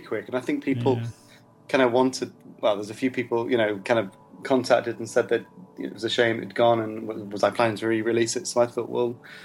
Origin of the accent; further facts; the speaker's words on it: Shipley, Yorkshire and the Humber, United Kingdom; And I'm originally from Shipley.